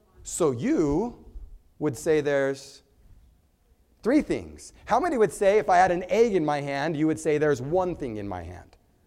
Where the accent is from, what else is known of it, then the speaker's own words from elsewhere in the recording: Arizona, United States; and I'm from Arizona, and so it's desert, and it's hot.